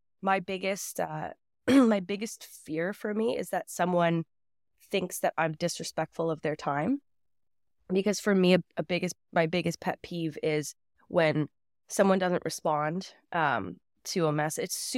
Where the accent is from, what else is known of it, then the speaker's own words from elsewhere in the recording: Toronto, Ontario, Canada; now in Montreal, Canada; Toronto, like the city.